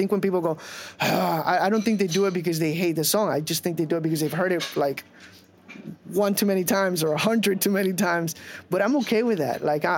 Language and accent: English; Puerto Rico; I'm from Puerto Rico. I'm a U.S. citizen.